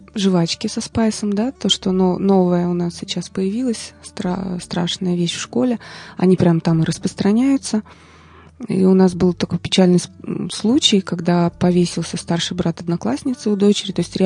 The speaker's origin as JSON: {"language": "Russian", "town": "Tolyatti", "region": "Samara Oblast", "country": "Russia", "tie": "born or raised there", "said": "Тоже я вот из Тольятти родом"}